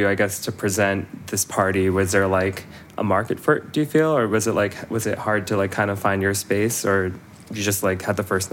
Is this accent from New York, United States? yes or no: yes; New York, United States; because I grew up in Hudson Valley